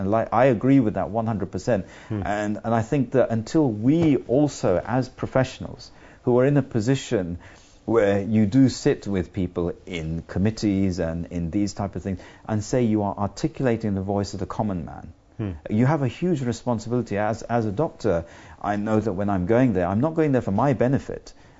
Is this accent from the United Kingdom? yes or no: yes; United Kingdom; I have to say I'm very proud of being a British GP